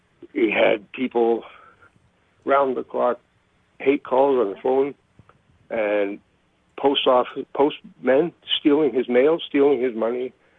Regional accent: Canada; When I was growing up in Canada

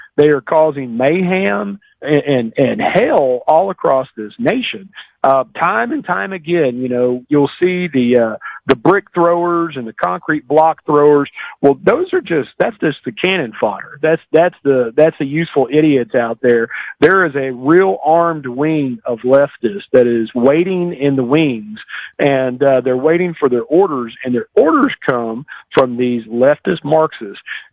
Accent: Atlanta, Georgia, United States; Down in my hometown of Atlanta

